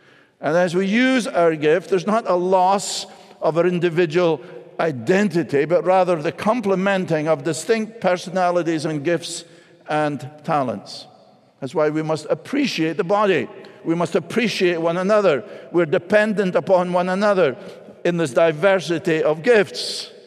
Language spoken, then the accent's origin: English; Scotland, United Kingdom; I was brought up in Scotland that real men didn't wear jewelry.